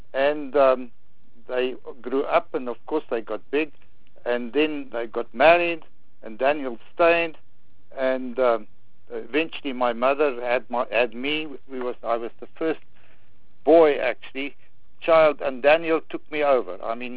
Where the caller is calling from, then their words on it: Rustenburg, North West, South Africa; Good evening, Kino. I'm speaking from Rustenburg.